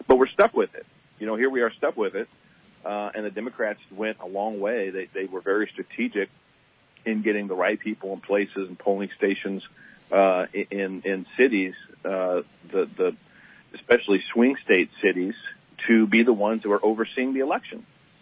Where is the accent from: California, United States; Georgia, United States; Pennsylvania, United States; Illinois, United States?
California, United States; Redding; I grew up in Redding. I'm a Redding kid, native and California native, but specifically Redding, born and raised in Redding.